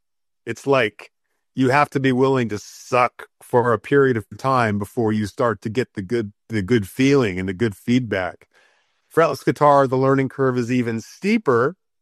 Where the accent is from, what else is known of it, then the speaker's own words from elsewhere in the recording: Nashville, Tennessee, United States; But I would say I'm from Nashville, Tennessee, where we play a lot of country music, a lot of blues music.